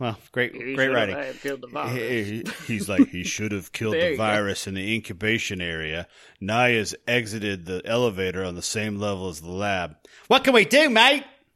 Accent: New York, United States; I'm from Harlem, New York.

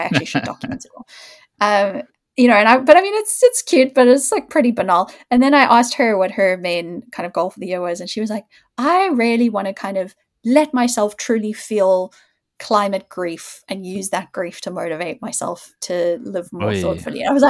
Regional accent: South Africa; now in London, United Kingdom; I think we were so lucky, both of us growing up in South Africa, being so exposed to actual wild spaces

